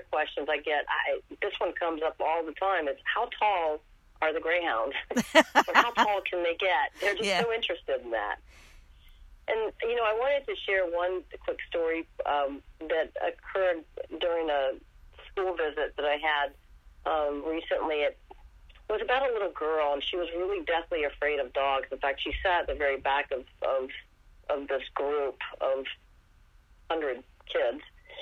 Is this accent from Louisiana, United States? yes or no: no; Richmond, Virginia, United States; I've done that with a couple of morning talk shows that I've done where I traveled to Biloxi, to Richmond, that's my hometown, to do morning talk shows.